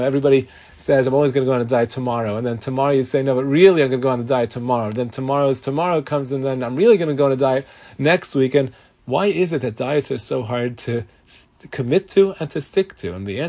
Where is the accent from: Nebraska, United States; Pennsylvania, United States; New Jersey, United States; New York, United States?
New York, United States; Brooklyn; You know, I grew up in Brooklyn. So in Brooklyn, you have to parallel park. It's part of being a Brooklynite is parallel parking.